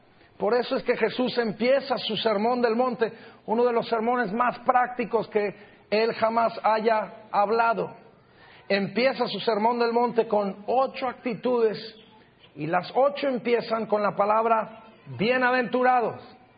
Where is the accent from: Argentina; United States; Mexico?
Mexico; Durango; Yo recuerdo mucho en la ciudad de Durango, de donde yo soy, con mucho orgullo